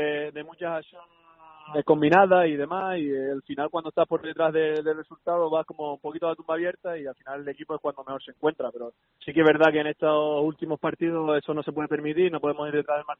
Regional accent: Santa Cruz de Tenerife, Canary Islands, Spain; pues siendo chicharrero

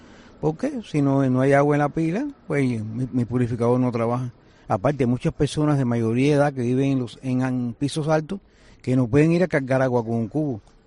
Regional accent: Cuba; now in Tenerife, Spain; Soy cubano.

